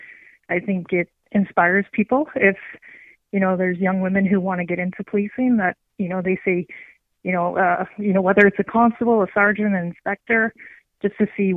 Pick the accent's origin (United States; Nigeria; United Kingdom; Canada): Canada; Peterborough, Ontario; I'm from Peterborough